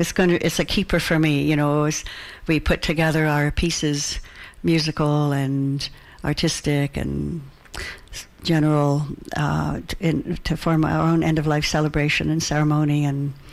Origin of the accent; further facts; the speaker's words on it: Nova Scotia, Canada; I'm from Nova Scotia, and I like that down-home music